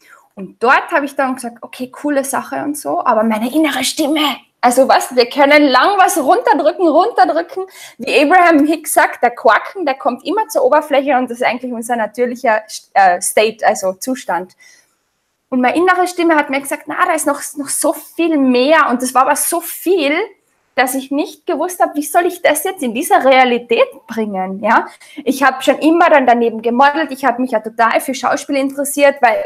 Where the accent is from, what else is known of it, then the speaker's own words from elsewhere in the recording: Austria; also ich bin ganz normal in Österreich aufgewachsen